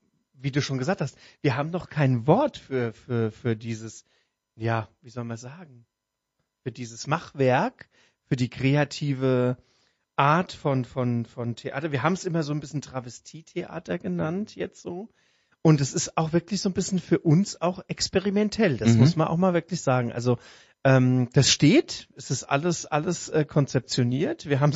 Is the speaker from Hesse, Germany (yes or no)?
yes; Frankfurt, Hesse, Germany; Also als Frankfurter Mädche fällt mir das natürlich schon schwer.